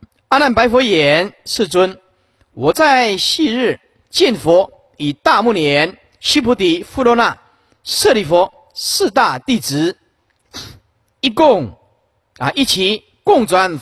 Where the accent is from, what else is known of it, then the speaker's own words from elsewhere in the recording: Sihu, Yunlin County, Taiwan; 毕竟我们出生的地方是云林县四湖乡，对吧？林厝村，师父出生的地方是一个小农村啊，小农村靠近台西的港口海港